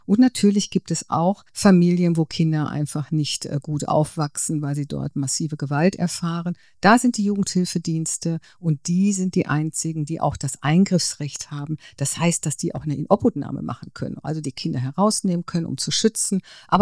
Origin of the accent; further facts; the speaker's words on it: Dortmund, North Rhine-Westphalia, Germany; born there; jetzt in meiner Geburtsstadt Dortmund